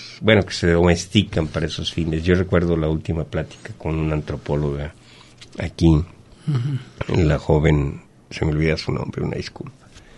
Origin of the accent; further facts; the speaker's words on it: Colotlán, Jalisco, Mexico; Pero los únicos que comemos carne somos los de Colotlán, así, de esa manera desmedida.